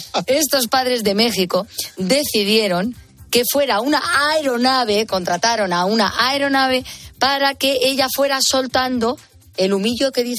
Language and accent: Spanish; Madrid, Community of Madrid, Spain; pues yo soy de Carabanchel